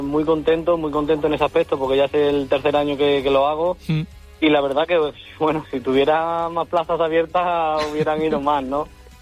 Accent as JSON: {"language": "Spanish", "country": "Spain", "said": "siendo español, te sientes muy orgulloso, ¿no?"}